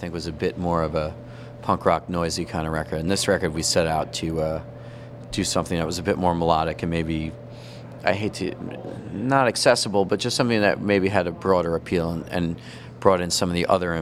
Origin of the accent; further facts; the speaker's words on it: Brooklyn, New York, United States; Yeah, Brooklyn, man. We are from Brooklyn.